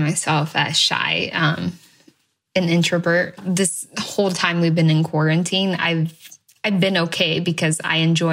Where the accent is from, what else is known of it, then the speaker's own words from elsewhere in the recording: Washington, United States; also born or lived in Idaho, United States; I was born in Washington State, and my parents picked fruits and other crops like potatoes. We would move between Washington State and Idaho back and forth.